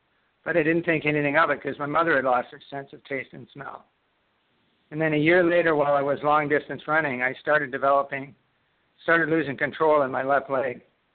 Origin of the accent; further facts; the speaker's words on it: Canada